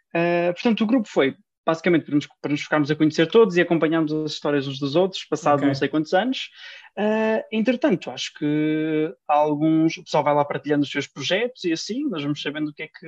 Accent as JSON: {"language": "Portuguese", "region": "Norte", "country": "Portugal", "tie": "born or raised there", "said": "aqui na minha terra, pelos lados do Porto"}